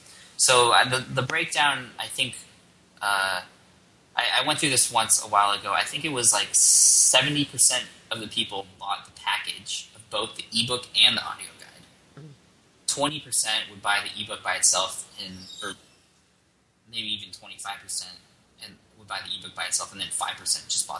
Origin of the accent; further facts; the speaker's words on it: California, United States; I'm from California, so I say like a lot.